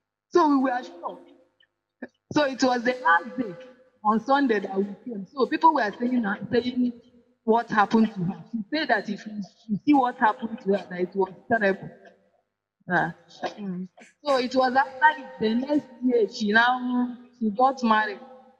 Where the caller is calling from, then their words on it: Nasarawa, Nigeria; calling from Nasarawa.